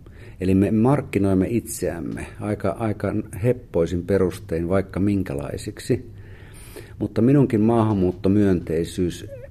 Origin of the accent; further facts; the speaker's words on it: Savo, Finland; itse olen maalta kotoisin ja kävin maaseudulla siellä kaukana maalla Savossa. Äitini asuu siellä